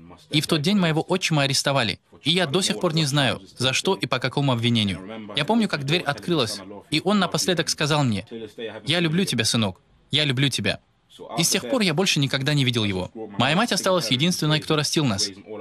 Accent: Bremen, Germany; Russian is a second language; Я родился и вырос в Германии, в городе Бремен. Это рядом с Гамбургом и Ганновером, север Германии. Меня растила мама, которая родом из Ганы, а также мой отчим, у которого американские корни.

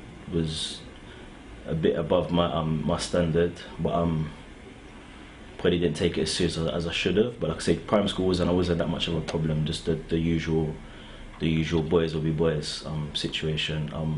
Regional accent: London, United Kingdom; My mother is from South Africa and my dad is from Trinidad, and I was raised in between Tottenham and South London, Battersea. But I was born in Hammersmith Hospital.

